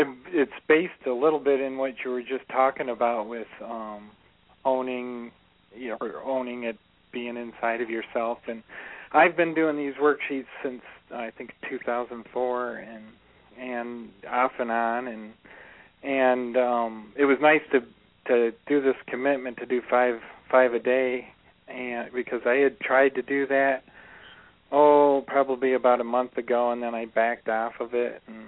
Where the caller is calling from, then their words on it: Lansing, Michigan, United States; From Lansing.